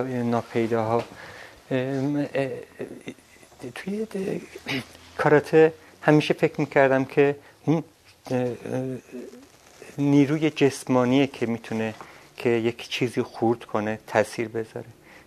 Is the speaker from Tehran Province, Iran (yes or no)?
no; Ardabil, Ardabil Province, Iran; من هر جایی میرم میگن شما از خارج اومدین؟ میگم نه، من از اردبیل اومدم. اگه اردبیل خارج، از خارج اردبیل اومدم.